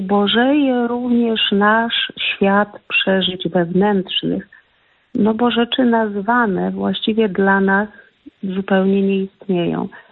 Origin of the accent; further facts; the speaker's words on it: Kraków, Lesser Poland, Poland; jestem z Krakowa, jestem nauczycielką języka polskiego.